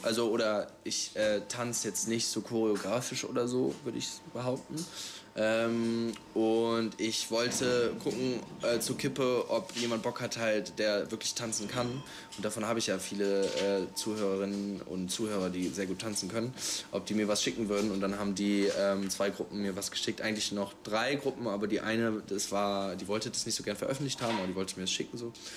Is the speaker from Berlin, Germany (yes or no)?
yes; Berlin, Germany; So als Berliner kann man irgendwie sagen, es ist das sauberere Berlin